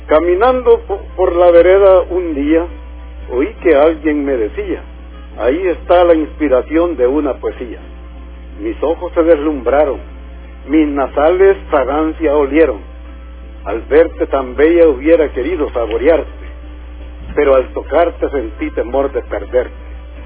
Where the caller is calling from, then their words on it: San Bartolomé, Cuscatlán, El Salvador; de San Bartolomé, pero la pilla.